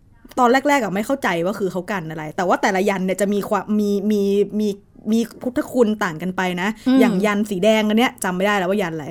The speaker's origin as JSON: {"language": "Thai", "region": "Central Thailand", "country": "Thailand", "said": "ก็เราเป็นคนภาคกลางเนาะอยู่ตรงนี้"}